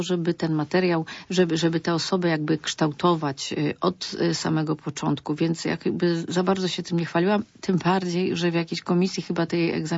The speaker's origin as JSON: {"language": "Polish", "region": "Greater Poland Voivodeship", "country": "Poland", "accent": "Poznań", "said": "Że mówię po poznańsku, że nie umiem mówić, że zaciągam, że mam złą dykcję"}